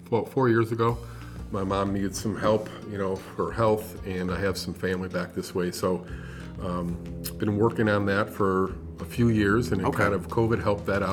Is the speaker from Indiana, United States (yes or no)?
no; Berlin Heights, Ohio, United States; also born or lived in New Jersey; Yeah, I grew up in Berlin Heights.